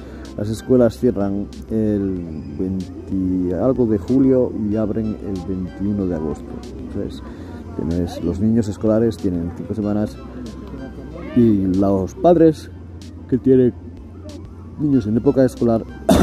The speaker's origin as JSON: {"language": "Spanish", "region": "Extremadura", "country": "Spain", "said": "Y como yo y mi mujer somos de diferentes sitios de España, ella es de la comunidad autónoma de Galicia y yo soy de Extremadura"}